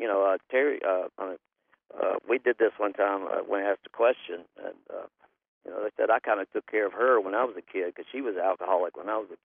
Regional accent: Helena, Arkansas, United States; now in Memphis, United States; See, I grew up in Helena, Arkansas, and we grew up in a house that was already had spirits in it. And then we came to Memphis, and stuff kind of followed me.

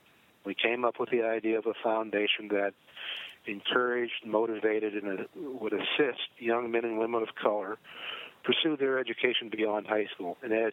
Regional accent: Canton, Ohio, United States; coupled with growing up in Canton, Ohio, at a time when there were a lot of great football players who performed just phenomenally on the athletic field

